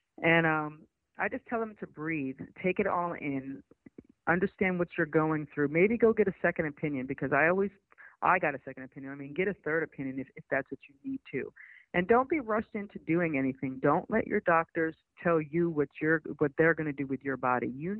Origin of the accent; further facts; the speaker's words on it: Middletown, New York, United States; I was a young girl growing up in Middletown, New York, you know, wanting to be white.